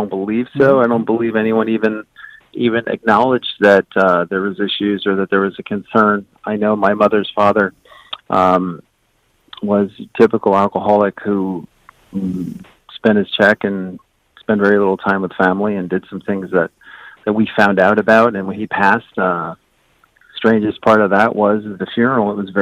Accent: Reading, Pennsylvania, United States; I'm 52 years old. I was brought up in Reading, Pennsylvania, just outside of Lancaster, Pennsylvania.

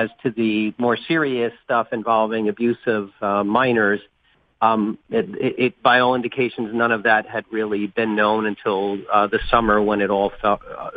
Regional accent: New Jersey, United States; I don't know the Pittsburgh situation well. I'm from New Jersey.

